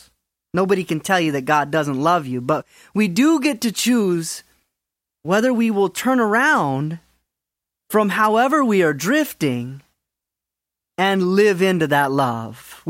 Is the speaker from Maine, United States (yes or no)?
yes; Maine, United States; It is early in my ministry, and I'm leading a mission trip to my hometown in Maine.